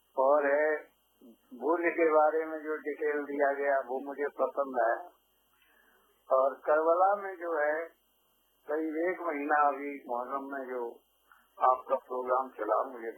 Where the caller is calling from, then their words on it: Uttar Pradesh, India; मैं मोहल्ला परवीन दरवाजा और रैया का रहने वाला हूँ, क्योंकि उत्तर प्रदेश भारत में चलता है।